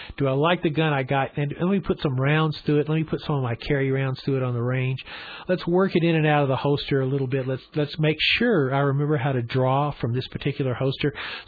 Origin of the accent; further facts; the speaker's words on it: Memphis, Tennessee, United States; and I'm from Memphis, as you know, and so they're kind of a home group